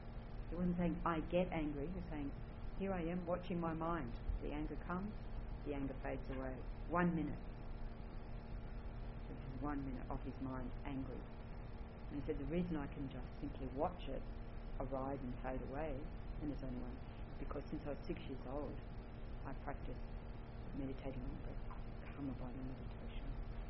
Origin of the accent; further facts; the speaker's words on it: Newcastle, New South Wales, Australia; yeah, I grew up a Catholic. Mm. Yes, I grew up in Newcastle. And yeah, I grew up Catholic